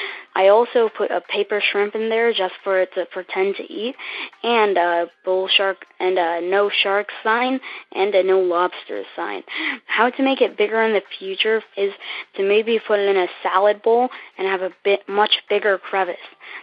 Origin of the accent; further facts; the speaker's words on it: California, United States; I'm from California.